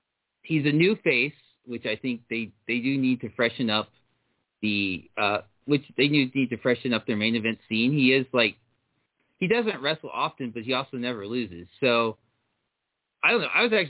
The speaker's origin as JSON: {"language": "English", "town": "Dayton", "region": "Ohio", "country": "United States", "tie": "born or raised there", "said": "which is near and dear to my heart because they run in my hometown of Dayton, Ohio, fairly often."}